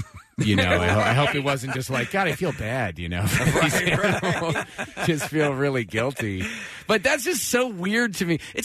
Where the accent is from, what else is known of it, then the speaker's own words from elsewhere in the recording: Boonville, California, United States; A little town called Boonville, California.